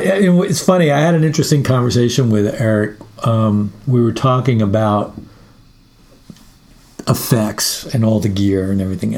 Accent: New York, United States; you know, it was weird, you know, being a New Yorker and coming here the very first time.

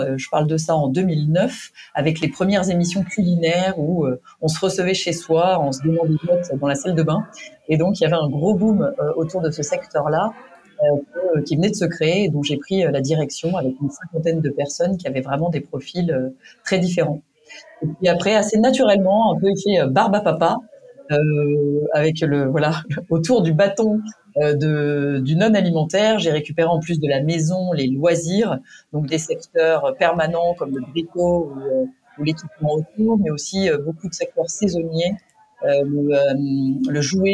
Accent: Grenoble, Auvergne-Rhône-Alpes, France; Alors moi, je suis grenobloise, donc j'ai eu la chance d'être élevée plutôt au grand air, avec des parents qui étaient disquaires.

